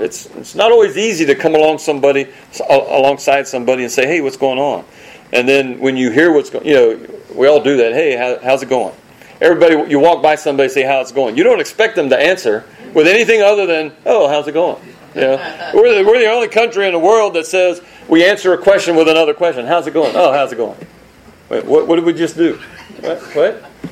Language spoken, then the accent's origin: English; the South, United States; Well, we're from the South, so we talk to anybody, whether they want it or not.